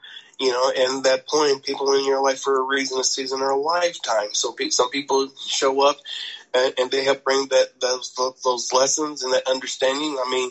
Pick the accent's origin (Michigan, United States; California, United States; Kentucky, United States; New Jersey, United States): Kentucky, United States; But I also experienced that it is very much in my home state of Kentucky.